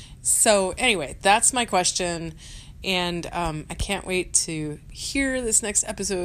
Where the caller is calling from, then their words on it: Wichita, Kansas, United States; I am calling from Wichita, Kansas.